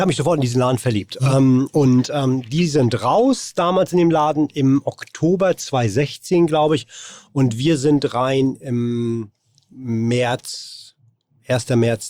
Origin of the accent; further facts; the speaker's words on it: Warnemünde, Mecklenburg-Vorpommern, Germany; Aus Warnemünde. An der Ostsee.